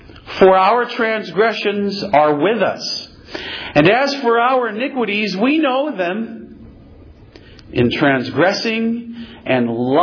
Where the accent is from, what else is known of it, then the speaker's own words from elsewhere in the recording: Rochester, New York, United States; But actually, I was raised in Rochester, New York. So So the way we speak, we say things like banana, you know.